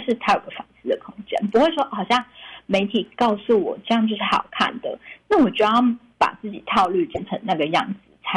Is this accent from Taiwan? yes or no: yes; Kaohsiung, Taiwan; 我直觉我小时候是在高雄长大的